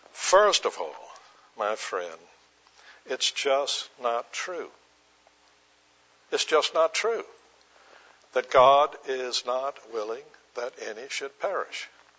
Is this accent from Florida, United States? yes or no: no; Charleston, South Carolina, United States; I'm from Charleston. In Charleston, they glorify your ancestry.